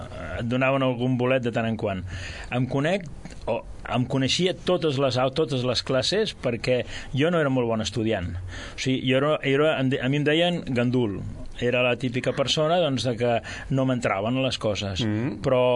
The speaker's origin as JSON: {"language": "Catalan", "town": "Sabadell", "region": "Catalonia", "country": "Spain", "tie": "born or raised there", "said": "Jo vaig néixer a la Creu Alta, al carrer Antonio Cosidó."}